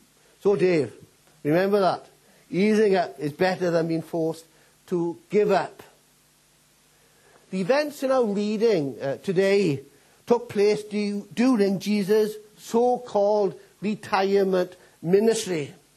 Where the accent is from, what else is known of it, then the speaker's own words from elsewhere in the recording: Wales, United Kingdom; first language Welsh; English is a second language; I was a part of the first Welsh school in the Garw Valley, the second in South Wales. Welsh was my first language, and so forth.